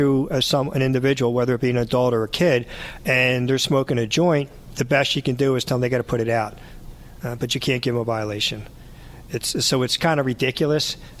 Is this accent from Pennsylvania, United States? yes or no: yes; Philadelphia, Pennsylvania, United States; moved away; I'm from Philly. And when I first moved down here